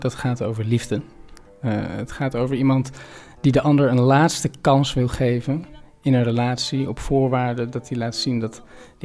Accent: Amsterdam, North Holland, Netherlands; ik kom uit Amsterdam, ik kom uit Nederland.

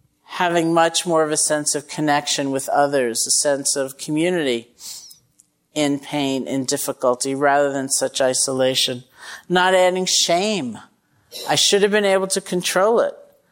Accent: Massachusetts, United States; And I'm from Massachusetts, so that's different.

